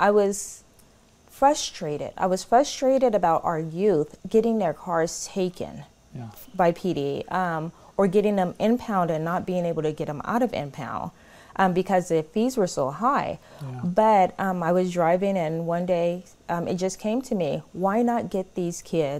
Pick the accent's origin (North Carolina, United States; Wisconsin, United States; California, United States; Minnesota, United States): California, United States; Fresno; But growing up in Southwest Fresno or the West Side, it was a way of life for me. It was normal.